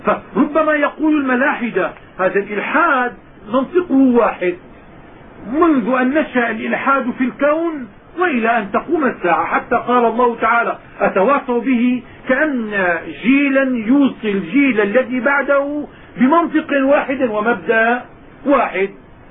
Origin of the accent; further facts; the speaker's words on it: Syria; وكان العلماء عندنا في الشام،